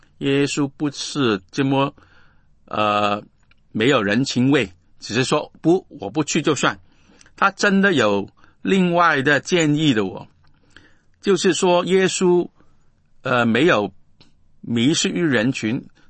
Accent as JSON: {"language": "Chinese", "region": "Guangdong", "country": "China", "said": "我们广东人说泼冷水啊"}